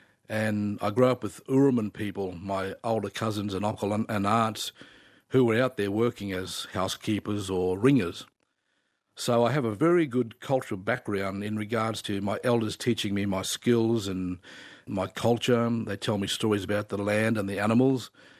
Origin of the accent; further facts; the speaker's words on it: Cairns, Queensland, Australia; even though I was born and raised in Cairns, I'm not a saltwater person. I'm a freshwater Murray.